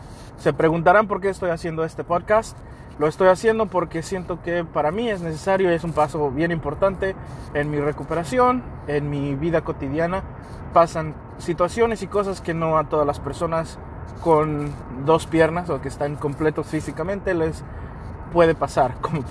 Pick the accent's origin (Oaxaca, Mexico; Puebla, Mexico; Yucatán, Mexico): Puebla, Mexico; Atlixco; also born or lived in Mexico City; Fui criado en la ciudad de Atlixco, Puebla, y también en la Ciudad de México. Así que soy orgullosamente mexicano, amo ser mexicano y amo mi cultura, mi nación, todo lo que tenga que ver con México.